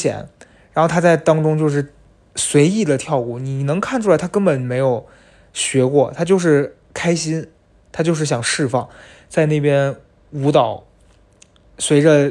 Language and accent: Chinese; Northwest China, China; now in Beijing, China; 毕竟我是在西北长大，对吧，我们那儿也有表演